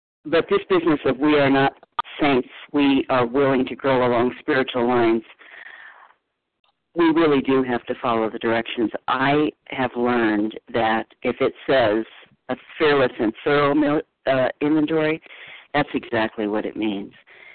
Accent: Colorado, United States; I'm from Colorado.

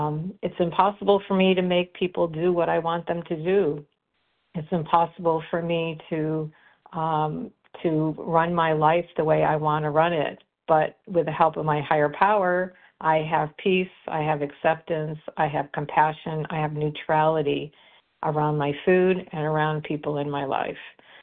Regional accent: Florida, United States; I'm from Florida and currently in beautiful central New York.

